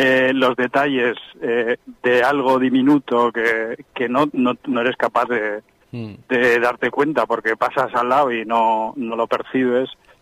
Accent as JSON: {"language": "Spanish", "town": "Bilbao", "region": "Basque Country", "country": "Spain", "moved": "as an adult", "lives_now": "Madrid, Spain", "said": "Pues soy de Bilbao, pero ya por exilio laboral vivo ya desde hace mucho tiempo en Madrid."}